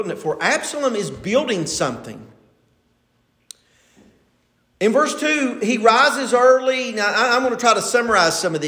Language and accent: English; Delbarton, West Virginia, United States; I was raised in Dale Barton.